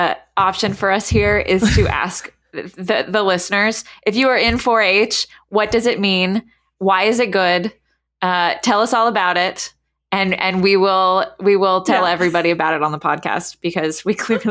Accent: Houston, Texas, United States; also born or lived in London; But when I was growing up in Texas, there was definitely 4-H. And, you know, Houston has the largest rodeo, livestock show and rodeo.

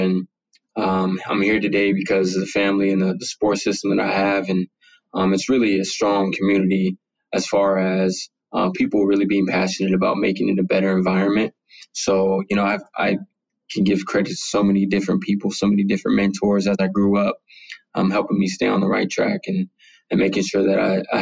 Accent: San Bernardino, California, United States; So I grew up in San Bernardino. I was born and raised San Bernardino, California.

